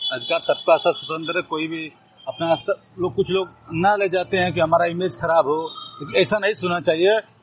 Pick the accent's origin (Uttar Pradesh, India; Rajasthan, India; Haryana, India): Uttar Pradesh, India; Azamgarh; मैं रहने वाला वाजिमगढ़ का हूं।